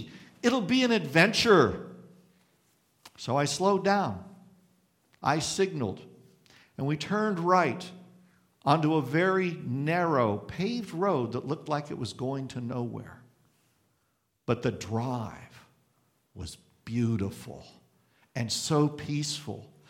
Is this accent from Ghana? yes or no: no; Kansas, United States; While I grew up in Kansas, and that's been no secret